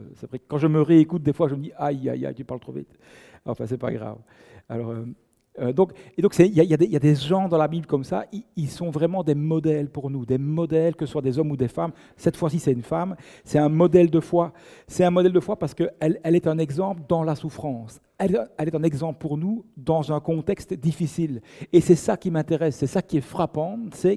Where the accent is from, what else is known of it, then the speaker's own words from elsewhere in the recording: Belgium; je suis belge.